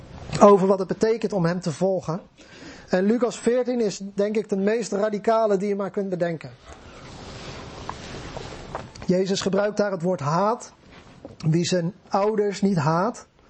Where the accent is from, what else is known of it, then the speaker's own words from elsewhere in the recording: Netherlands; Wij zijn Nederlanders, we houden van luxe, we houden van comfort.